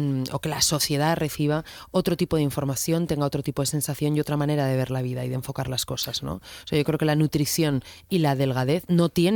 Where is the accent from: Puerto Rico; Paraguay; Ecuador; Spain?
Spain; Salas, Asturias; also born or lived in Oviedo; Yo justo a los 14 años me fui de mi pueblo, Salas, un pequeño pueblo de 1000 habitantes, a estudiar ya segundo de BUP a Oviedo, que era la gran ciudad por aquel entonces, ¿no? Parece que no, pero yo tengo 45